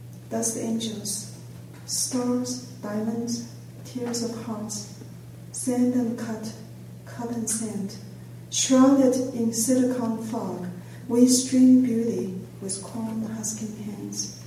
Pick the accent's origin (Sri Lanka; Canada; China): China; I grew up in China during Mao's period